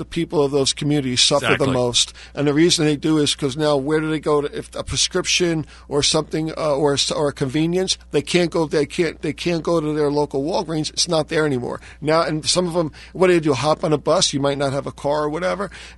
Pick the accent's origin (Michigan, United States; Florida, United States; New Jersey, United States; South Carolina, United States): New Jersey, United States; I'm originally from New Jersey, and where nobody knew what a gun was, because it was just one of those places where never a need.